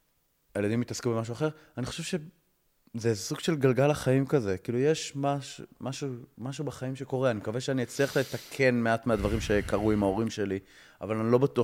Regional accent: Eshel HaNasi, Southern District, Israel; אני זוכר בתור ילד בכפר, באשל הנשיא

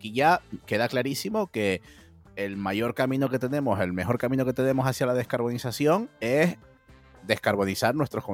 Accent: Spain; a nosotros como españoles nos debería de hacer sentirnos orgullosos

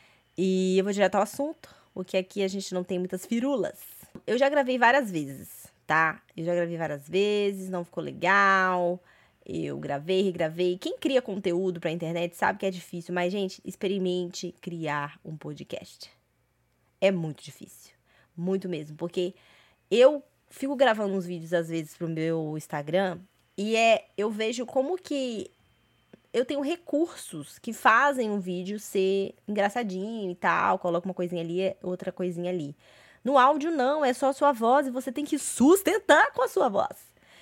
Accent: Vitória, Espírito Santo, Brazil; now in New Jersey, United States; E eu sou capixaber. Eu sou capixaber, vim de Vitória, Espírito Santo. E atualmente moro em New Jersey.

